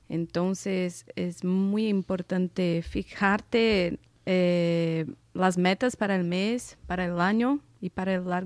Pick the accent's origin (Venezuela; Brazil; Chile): Brazil; soy de Brasil